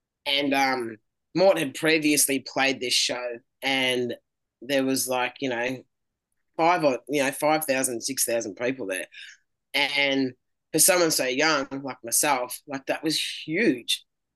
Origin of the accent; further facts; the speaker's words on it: Melbourne, Victoria, Australia; I'm a kid from Melbourne, Australia, you know, that left school because he got tangled up in the wrong, you know, with the wrong people.